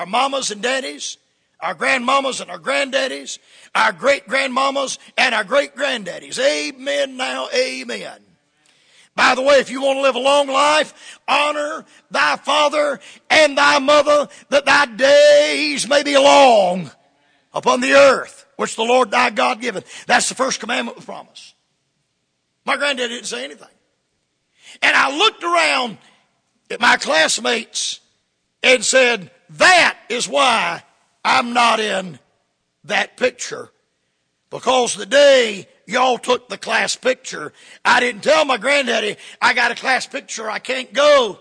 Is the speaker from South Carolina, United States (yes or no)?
yes; South Carolina, United States; born there; Why I was born in South Carolina and not Michigan. Why I was born in South Carolina and not Texas.